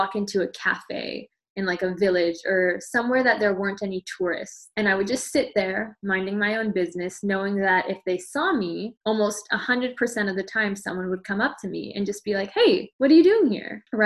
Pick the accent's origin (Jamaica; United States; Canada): Canada; West Coast; So I grew up on the West Coast of Canada